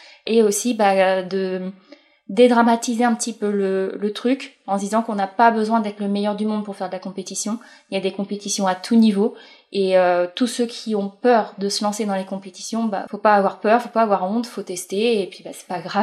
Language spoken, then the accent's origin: French; Mortagne-au-Perche, Normandy, France; moved away as an adult; now in Toulouse, France; j'ai 31 ans, je suis originaire de l'Orne puisque j'ai grandi à Mortagne-au-Perche et j'ai vécu toute ma vie en Normandie à l'exception de cette année où je viens de m'expatrier sur Toulouse.